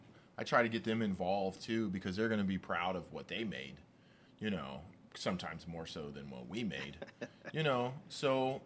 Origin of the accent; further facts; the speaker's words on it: Texas, United States; because we're Texan, we have, you know, fresh chilies over here, and we have papayas